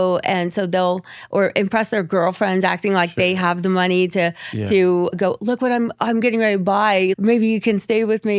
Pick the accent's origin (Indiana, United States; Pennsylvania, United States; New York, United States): Indiana, United States; you can be Geist Reservoir because I'm from Indiana